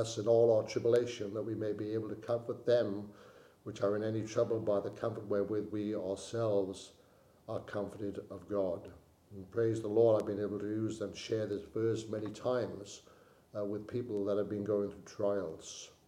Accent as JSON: {"language": "English", "region": "Wales", "country": "United Kingdom", "tie": "born or raised there", "said": "my mother had passed away in my hometown in Wales"}